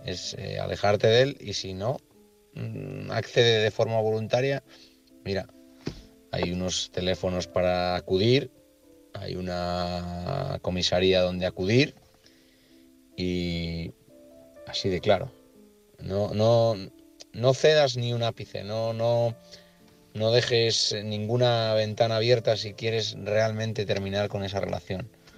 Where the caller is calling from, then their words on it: Oviedo, Asturias, Spain; de Oviedo.